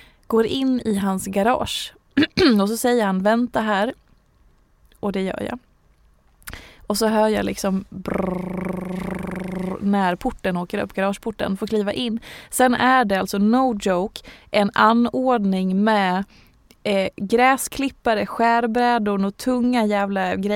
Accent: Hedemora, Dalarna County, Sweden; Jag är ju från Hedemora, va?

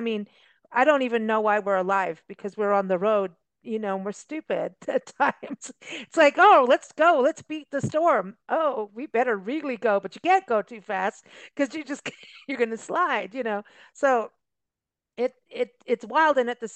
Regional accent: South Africa; I grew up in South Africa.

